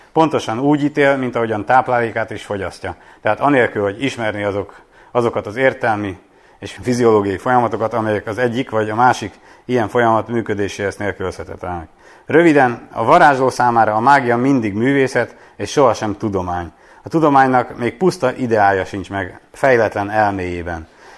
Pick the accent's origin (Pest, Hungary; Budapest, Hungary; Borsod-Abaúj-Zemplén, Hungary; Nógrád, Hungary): Nógrád, Hungary; kiskoromban, Nógrádban, ahol felnőttem, ott bakával ijesztegettek mindenkit.